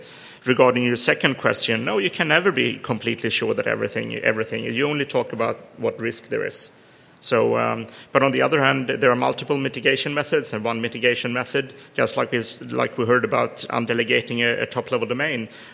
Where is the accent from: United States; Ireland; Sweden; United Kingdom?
Sweden; English is a second language; because I'm from Sweden and I use those kind of straight language